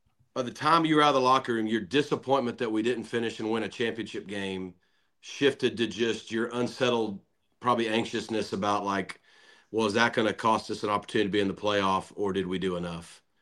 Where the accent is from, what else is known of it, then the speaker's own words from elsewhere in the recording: Arkansas, United States; now in Dallas, United States; I mean, I'm from Arkansas, 5-6 hours away. So Dallas is a good fit for us.